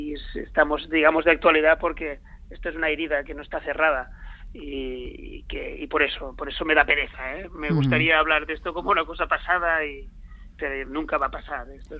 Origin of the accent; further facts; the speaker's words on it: Barcelona, Catalonia, Spain; Nosotros somos de Barcelona y no, nadie en la escuela, en ninguna parte se nos había contado esto.